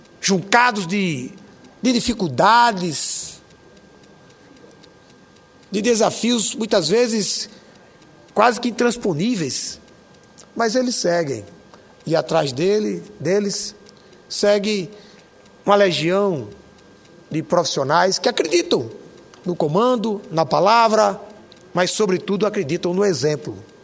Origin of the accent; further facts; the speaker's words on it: Northeast Region, Brazil; E eu, como senador do Rio Grande do Norte, como nordestino e como médico